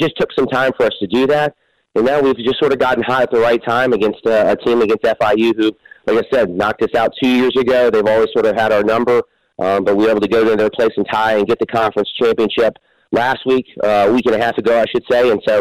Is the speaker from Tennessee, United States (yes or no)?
yes; Memphis, Tennessee, United States; I'm from Memphis. I've always been proud of it.